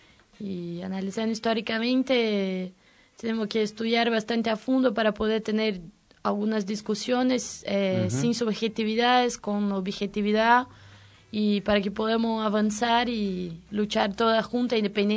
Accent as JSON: {"language": "Spanish", "country": "Brazil", "said": "yo soy de Brasil y nunca se realizó un encuentro nacional de mujeres"}